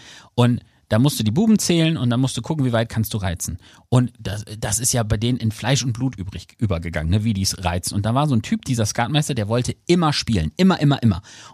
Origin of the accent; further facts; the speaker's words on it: Aurich, Lower Saxony, Germany; So eine gab es früher bei uns in Aurich, das Katul.